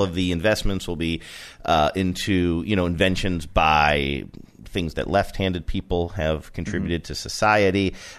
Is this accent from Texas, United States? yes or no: no; Ohio, United States; accent: Ohio; You're going to hear my Ohio accent in that word, too, right?